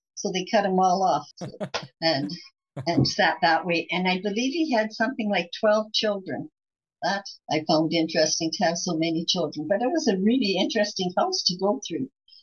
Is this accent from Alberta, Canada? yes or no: yes; Calgary, Alberta, Canada; I grew up in Calgary, and the center part of Calgary is in a valley.